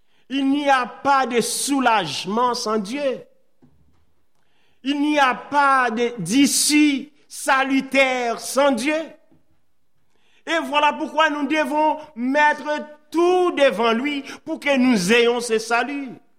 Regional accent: Haiti; Moi, je suis haïtien. Ce qui se passe aujourd'hui chez moi, c'est difficile.

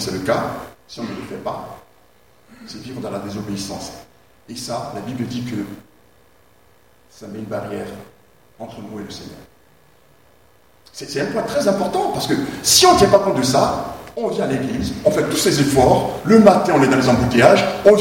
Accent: Metz, Grand Est, France; moved away; je viens de Metz, hein, donc j'avais quitté ma région depuis longtemps

